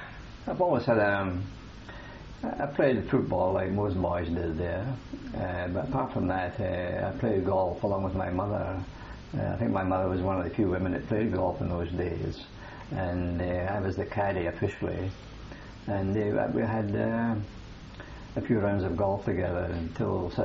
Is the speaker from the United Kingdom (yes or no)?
yes; Kilmarnock, Scotland, United Kingdom; born there; I was born in Scotland, in a town of Kilmarnock in particular. It's a town with a population of about 40,000 and approximately about 30 miles from Glasgow.